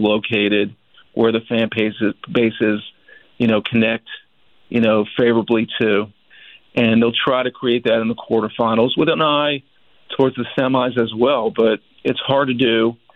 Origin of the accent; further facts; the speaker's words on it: Miami, Florida, United States; when I grew up in Miami and I went to the University of Florida